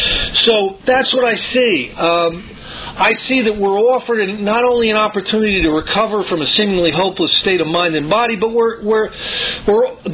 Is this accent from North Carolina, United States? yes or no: no; New York, United States; I'm from the New York area, and I sponsor a grapevine editor.